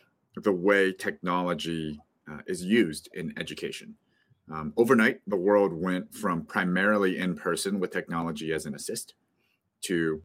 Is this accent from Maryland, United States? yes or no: no; Columbus, Ohio, United States; So my academic background, I grew up in Columbus, Ohio, and went to undergrad at the Ohio State University. So just down the street from my childhood home.